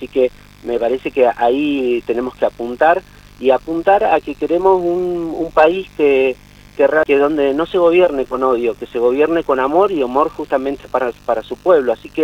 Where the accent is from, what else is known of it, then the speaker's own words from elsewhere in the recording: Argentina; nosotros como argentinos